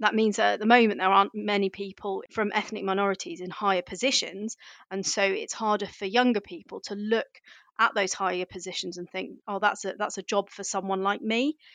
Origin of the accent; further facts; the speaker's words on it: United Kingdom; being a British Indian person wanting to be in the space industry, my family just didn't really understand my career choices.